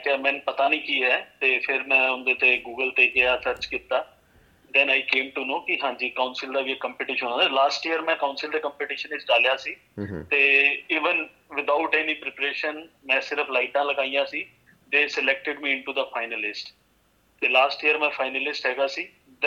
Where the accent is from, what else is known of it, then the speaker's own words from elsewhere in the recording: Yamunanagar, Haryana, India; India ਤੋਂ ਮੈਂ ਹੈਗਾ ਜੀ, ਇੰਡੀਆ ਵਿੱਚ ਪੈਂਦੇ ਹਰਿਆਣਾ ਇੱਕ ਜਗ੍ਹਾ, ਹਰਿਆਣੇ ਦੇ ਵਿੱਚ ਇੱਕ ਡਿਸਟ੍ਰਿਕਟ ਹੈਗੀ ਯਮੁਨਾਨਗਰ ਜਗਾਦਰੀ, ਤੇ ਮੈਂ ਯਮੁਨਾਨਗਰ ਦਾ ਰਹਿਣ ਵਾਲਾ